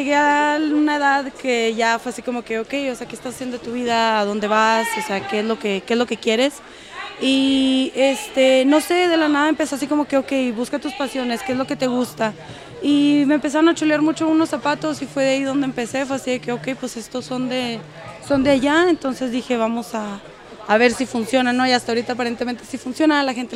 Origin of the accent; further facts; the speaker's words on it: Ciudad Juárez, Chihuahua, Mexico; also born or lived in El Paso; Nací en El Paso, uh-huh, pero me crié en Juárez. Eso sí, viví hasta los 20 años en Juárez.